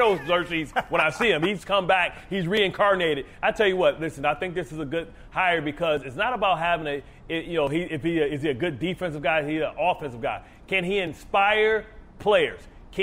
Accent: Michigan, United States; he's from Michigan, my hometown

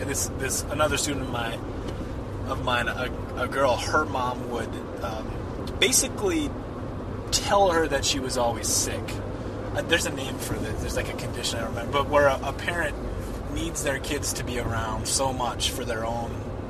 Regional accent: North Dakota, United States; born there; I was born in North Dakota. I'm about as white as you could ever be

